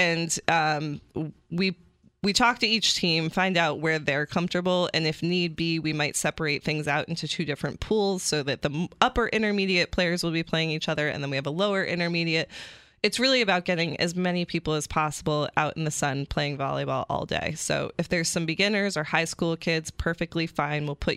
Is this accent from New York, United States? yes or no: yes; New York, United States; So I grew up playing volleyball near Ithaca.